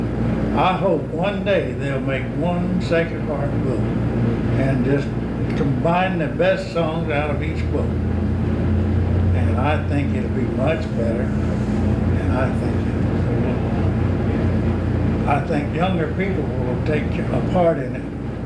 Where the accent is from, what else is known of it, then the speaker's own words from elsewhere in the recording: Alabama, United States; Alabama, South Alabama, Coffee County. And there was eight of us kids.